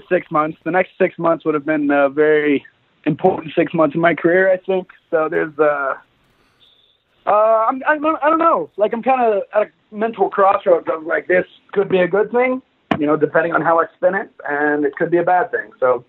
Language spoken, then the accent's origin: English; Atlanta, Georgia, United States; I grew up in America. I've been living in Atlanta since I was 4 years old, so I definitely sound American.